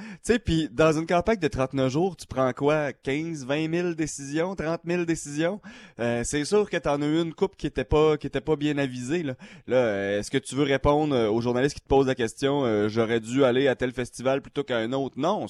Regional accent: Ottawa, Ontario, Canada; born there; Bien, je suis né à Ottawa. Je suis né à l'hôpital Montfort.

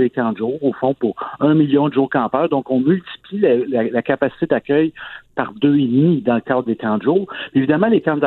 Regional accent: Montreal, Quebec, Canada; mais moi, je suis Montréalais.

